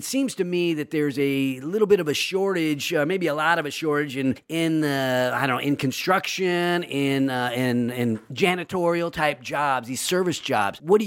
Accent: Roseville, California, United States; And I grew up in Roseville. So in many ways, I consider Sacramento my hometown, but specifically Roseville.

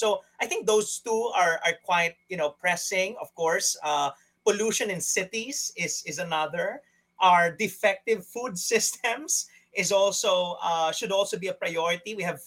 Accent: Philippines; the Philippines, which is my home country

